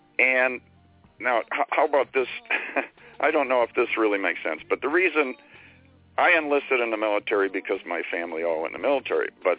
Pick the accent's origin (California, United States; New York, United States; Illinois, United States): Illinois, United States; Chicago; I'm a boomer, born in 49, and I'm from Chicago, a suburb from Chicago